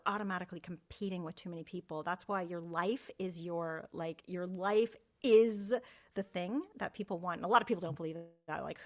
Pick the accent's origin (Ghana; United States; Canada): Canada; I'm from Canada.